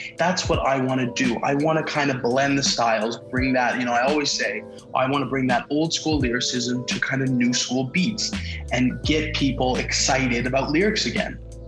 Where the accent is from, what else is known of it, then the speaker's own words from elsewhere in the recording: Thornhill, Ontario, Canada; I actually grew up right by Toronto. I grew up in Thornhill. And then me and my girlfriend moved. She's from Toronto, so we moved into a place in Toronto.